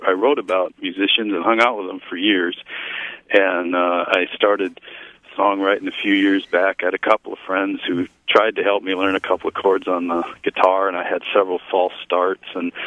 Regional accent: Wisconsin, United States; We're from Wisconsin, and in Wisconsin we say forward.

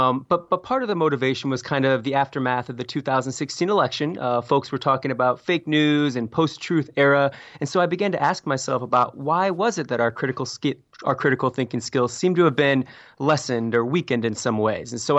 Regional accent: Indiana, United States; about 45 minutes from my hometown in Indiana.

